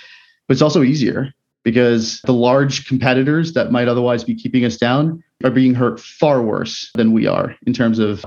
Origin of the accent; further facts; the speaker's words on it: Florida, United States; also born or lived in Boston; It's kind of like in Boston, I grew up in Florida, so this was a weird thing to me.